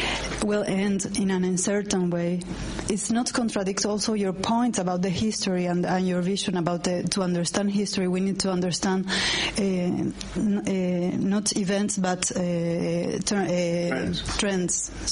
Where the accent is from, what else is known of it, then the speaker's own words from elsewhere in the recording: Argentina; English is a second language; I am from Argentina.